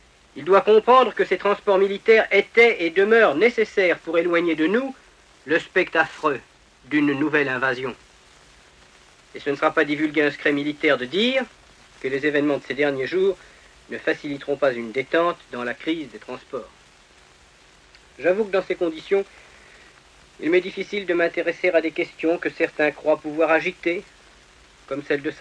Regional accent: France; Il y a chez nous en France

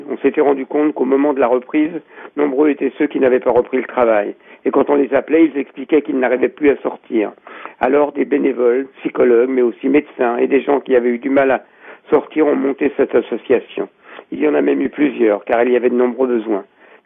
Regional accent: Neuilly-Plaisance, Île-de-France, France; je suis de Neuilly-Plaisance

